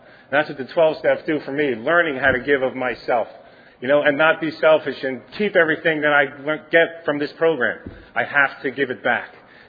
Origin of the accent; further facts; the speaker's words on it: White Plains, New York, United States; I am from White Plains, New York. Grew up there. Well, I got older there.